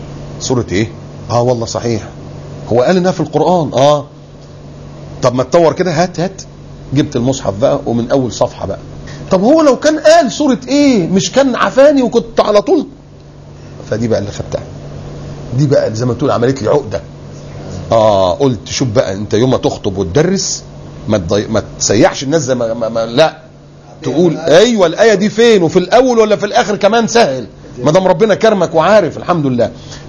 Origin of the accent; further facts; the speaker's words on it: Upper Egypt, Egypt; يعني والدي صعيدي، وانت عارف الصعايده يعني ايه. انا صعيدي برضو يعني، اتولدت في الصعيد بس ما اعرفش فين الجرجه اللي انا اتولدت فيها دي.